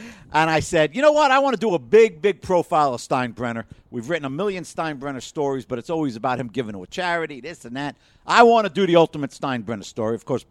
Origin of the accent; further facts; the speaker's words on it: Brooklyn, New York, United States; He goes, where'd you grow up? I told him, Brooklyn.